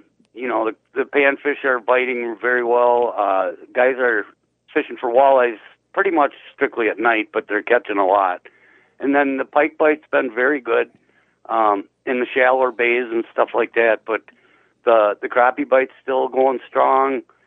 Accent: Wisconsin, United States; Oh, yeah. I grew up on Winnebago. I did it many times.

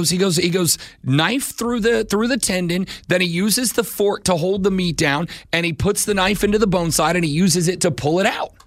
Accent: Pickens, Georgia, United States; also born or lived in Blue Ridge; But, I grew up in Pickens and Blue Ridge.

